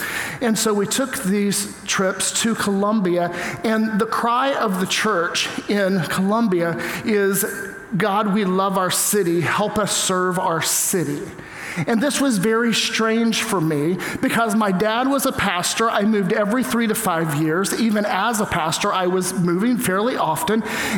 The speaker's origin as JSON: {"language": "English", "region": "the South", "country": "United States", "accent": "Southern", "said": "And I was like, what cutesy Southern thing, my accent? And she's like, yes, it will stop. And I don't think I've spoken with a Southern accent since then."}